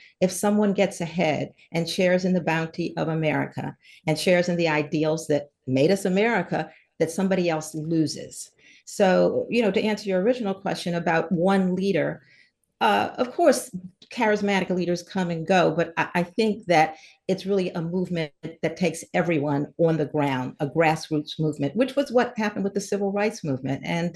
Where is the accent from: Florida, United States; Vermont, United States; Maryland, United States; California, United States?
Maryland, United States; so many others who were doing so many things in my home state of Maryland